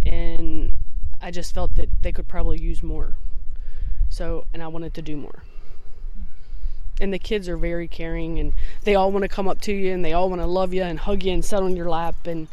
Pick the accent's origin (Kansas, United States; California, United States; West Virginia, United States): West Virginia, United States; I'm from Jerristown, West Virginia, and my major is nursing.